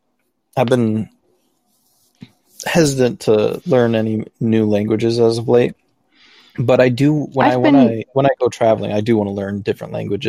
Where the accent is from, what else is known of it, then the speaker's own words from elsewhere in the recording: United States; accent: American; I don't have that. My American accent does not have that.